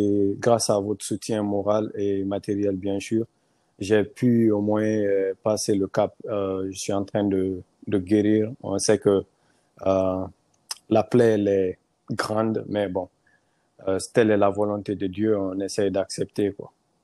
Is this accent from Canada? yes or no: no; Mali; now in Conakry, Guinea; je suis né à Mali et grandi. J'ai fait une partie de mon enfance à Mali, après je suis venu à Conakry.